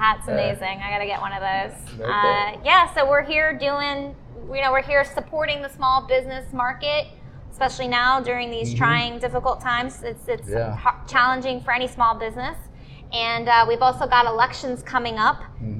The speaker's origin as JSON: {"language": "English", "town": "Tampa", "region": "Florida", "country": "United States", "tie": "born or raised there", "also_born_or_lived": "Boynton Beach, Florida", "said": "Not born. I was born actually in Boynton Beach, Florida. Okay. But my parents moved here shortly after I was born into Tampa, Florida. And I was raised in town and country, Hillsborough County, Tampa, Florida."}